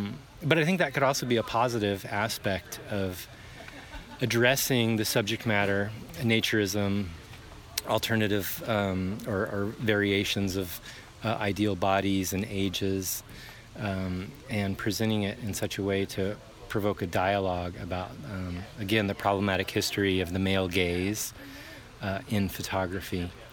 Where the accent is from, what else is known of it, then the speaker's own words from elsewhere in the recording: Missoula, Montana, United States; I'm from the United States, where I live and teach at the University of Montana in Missoula, Montana.